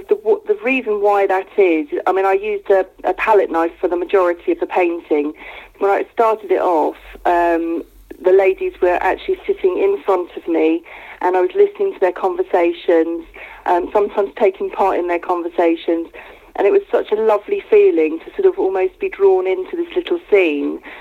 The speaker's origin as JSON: {"language": "English", "town": "Rotherfield", "region": "South East England", "country": "United Kingdom", "tie": "born or raised there", "said": "they're in my village that I grew up in, Rotherfield, and it's just something that I associate with my hometown, if you like."}